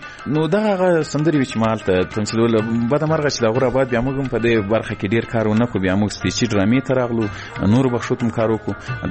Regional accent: Ghazni, Afghanistan; ځکه زه له غزنی څخه یو دوه درې کسان وو

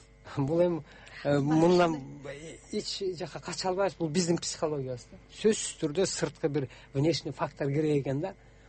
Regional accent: Bishkek, Kyrgyzstan; Мен өзүм Бишкекте чоңойгом, Бишкекте мектепти бүтүргөм

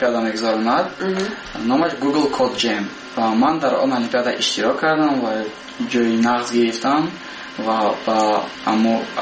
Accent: Tajikistan; با تاجیکستان میکردم برای اونکه وطن خودم رو بلند بردارم و با وطن خودم یادم دیم

